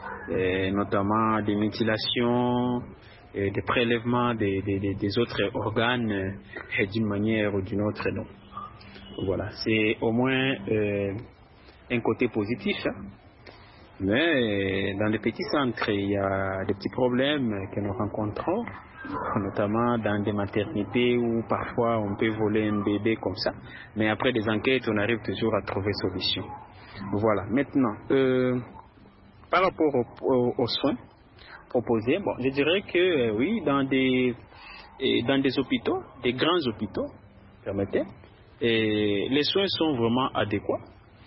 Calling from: DR Congo; Personnellement, ici chez nous au Congo, la sécurité des malades est assurée

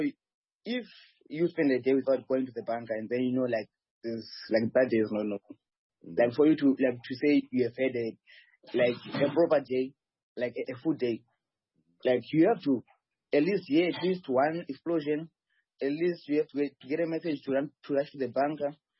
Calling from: Sumy, Sumy Oblast, Ukraine; I'm speaking from Sumy. I'm a student at Sumy State University in Ukraine.

